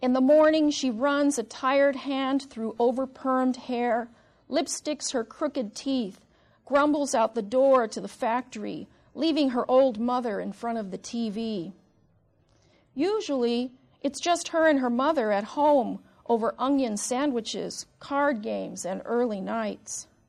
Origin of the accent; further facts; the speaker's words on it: San Francisco, California, United States; I grew up in San Francisco, and so, hometown, huh?